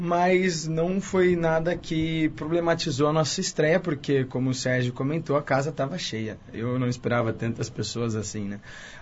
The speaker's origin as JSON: {"language": "Portuguese", "town": "Campinas", "region": "São Paulo", "country": "Brazil", "tie": "born or raised there", "said": "E agora poder voltar para Campinas, onde eu cresci, onde eu estudei teatro"}